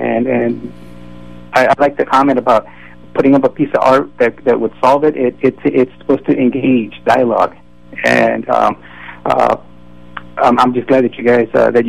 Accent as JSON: {"language": "English", "town": "Los Angeles", "region": "California", "country": "United States", "tie": "born or raised there", "said": "I was in L.A. I grew up in Los Angeles, and I left L.A. in 1988."}